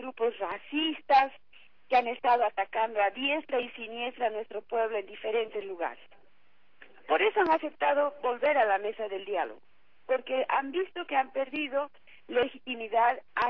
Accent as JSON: {"language": "Spanish", "country": "Bolivia", "said": "Nosotros como bolivianos, como pueblo, hemos perdido la esperanza en la justicia hace muchos años"}